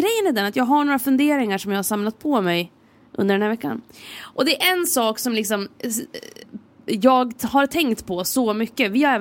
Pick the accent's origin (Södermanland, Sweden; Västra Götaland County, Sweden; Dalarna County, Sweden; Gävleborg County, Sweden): Gävleborg County, Sweden; Järvsö; min hemby, fantastiska Järvsö. Som by the way har sloganen alltid vackert nära.